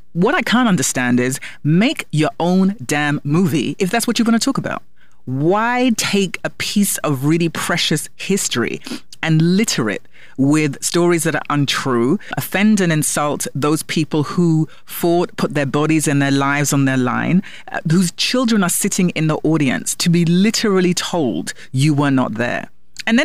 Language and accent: English; London, United Kingdom; born there; because I was born in London